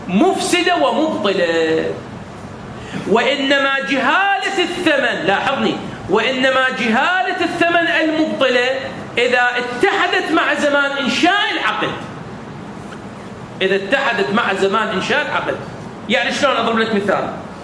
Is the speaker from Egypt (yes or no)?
no; Iraq; فعلمت بأن ثمنه بهاي العملة شي يساوي عندنا بالعراق